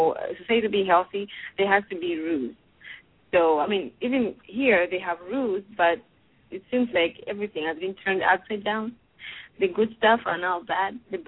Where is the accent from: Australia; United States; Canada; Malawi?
Malawi; I'm from Malawi